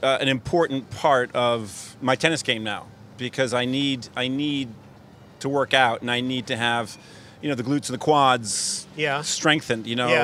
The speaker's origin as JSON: {"language": "English", "town": "Rowayton", "region": "Connecticut", "country": "United States", "tie": "born or raised there", "said": "You know, I've been lucky. I grew up in Rowayton, Connecticut."}